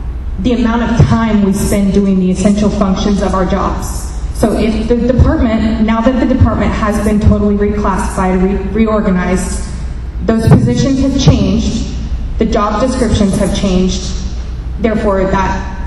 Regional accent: California, United States; I'm a sixth generation Northern California resident. I'm born and raised in Tehama County, and I was very proud to work for Tehama County.

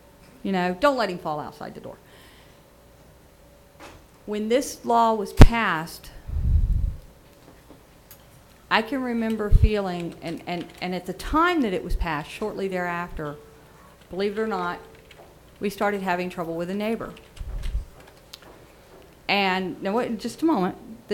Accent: Florida, United States; I was born and raised in Florida.

